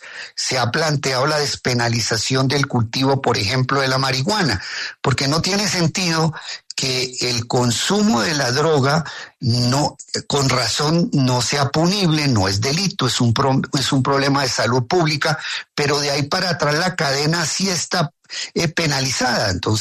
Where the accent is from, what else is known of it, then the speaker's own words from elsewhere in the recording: Colombia; porque es un deber que tenemos nosotros como colombianos